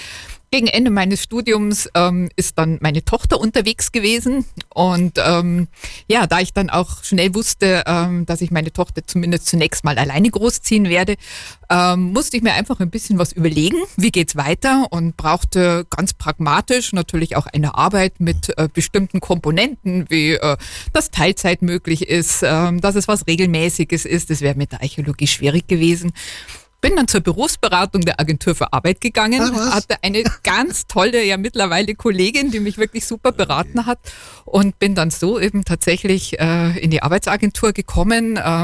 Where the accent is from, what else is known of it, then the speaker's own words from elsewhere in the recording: Amberg, Bavaria, Germany; also born or lived in Munich / Landshut; now in Allgäu, Germany; Ja, gebürtig bin ich tatsächlich Münchnerin, aber ich habe die wenigste Zeit meines Lebens in München verbracht. Aufgewachsen bin ich in der Oberpfalz, in Amberg. Und bevor ich ins Allgäu gekommen bin, vor ungefähr 3,5 Jahren, war ich 15 Jahre in Landshut, im schönen Niederbayern.